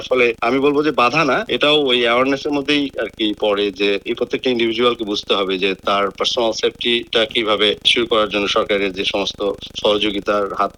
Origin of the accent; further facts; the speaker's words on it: Bangladesh; now in Australia; আমরা যেহেতু বাংলাদেশ থেকে এসেছি এখানে, আমরা বাংলাদেশের প্রেক্ষাপটে যেমন জানি